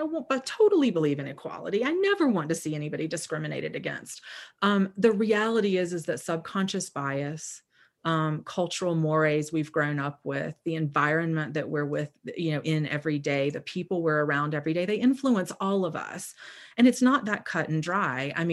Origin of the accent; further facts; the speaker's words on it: the South, United States; accent: twang; I think a lot of us, and I grew up in the South, if you hear the twang, so I know how it is to have catchphrases, sayings, just language that you inherited growing up